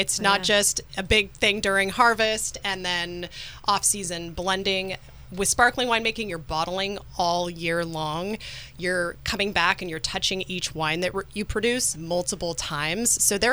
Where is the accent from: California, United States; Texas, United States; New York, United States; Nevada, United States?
California, United States; there were a lot of parallels to where I grew up in Monterey County.